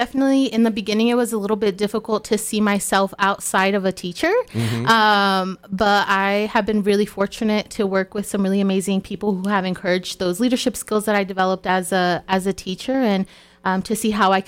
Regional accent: California, United States; now in Wayne Township, United States; So I am actually from California originally, moved to Wayne Township actually in middle school. So I've been here ever since.

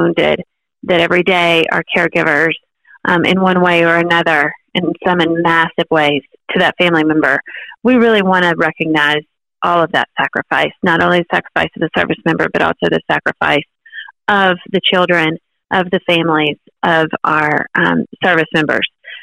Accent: Mississippi, United States; Yeah, so I grew up in Mississippi, not far from you, in Athens, Alabama. So I grew up in Mississippi and graduated from Mississippi State University.

